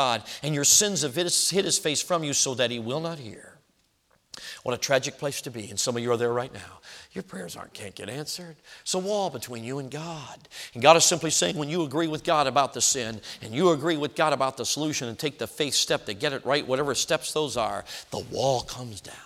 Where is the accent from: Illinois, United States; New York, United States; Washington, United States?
Illinois, United States; Chicago; I grew up in Chicago.